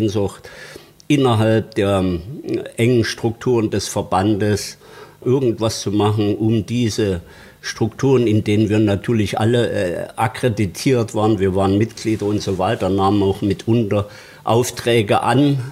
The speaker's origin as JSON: {"language": "German", "town": "Zwenkau", "region": "Saxony", "country": "Germany", "tie": "born or raised there", "said": "1947 geboren in Zwenkau bei Leipzig. Zwenkau war eine kleine Stadt von 15.000 Einwohnern mit schönen Laubwald."}